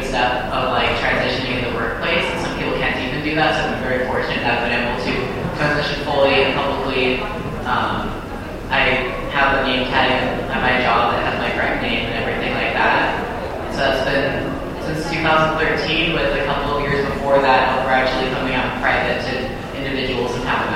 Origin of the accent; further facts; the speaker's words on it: Oklahoma, United States; born there; moved away; I was born in Oklahoma, moved to Utah in 2009 when my dad got accepted to BYU, and I've been here ever since.